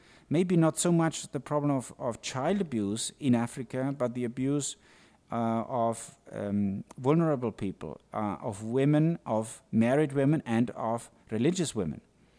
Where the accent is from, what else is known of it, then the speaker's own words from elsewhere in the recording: Mexico; I come from Mexico, where you have an expression of emotions and of closeness that is quite different from the US-American type of encountering people.